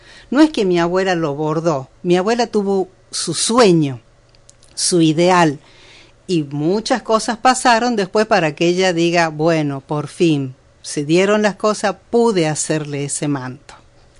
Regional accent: Tucumán, Argentina; born there; Yo nací en Tucumán.

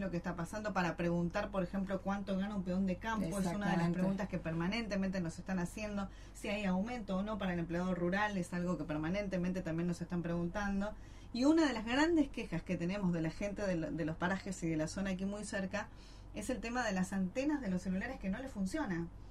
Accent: Goya, Corrientes, Argentina; yo soy de Goya

